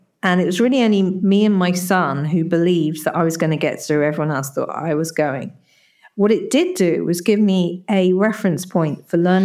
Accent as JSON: {"language": "English", "region": "East of England", "country": "United Kingdom", "said": "So I'm from England, from near Cambridge, where the university is."}